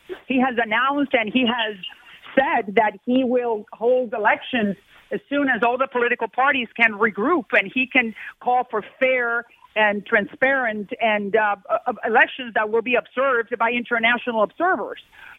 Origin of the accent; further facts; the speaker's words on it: United States; born there; I'm Cuban American, so I know the story that you were just saying very vividly, because that's the story of my family, of my mom, my dad, and my grandparents. We lost everything, and thank God that I was able to be born in this country